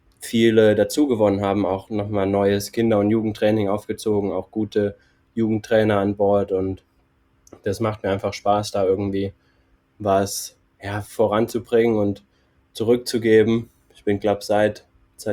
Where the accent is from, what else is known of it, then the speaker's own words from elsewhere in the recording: Pluwig, Rhineland-Palatinate, Germany; Das war tatsächlich quasi in meinem Heimatort, nicht in Trier, sondern es ist so 12 Kilometer, einmal über einen Berg drüber, in Pluwig.